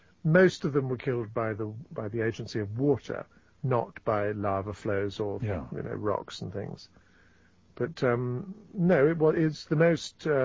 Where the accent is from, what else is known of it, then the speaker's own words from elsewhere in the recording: England, United Kingdom; although I'm an Englishman and we had our empire too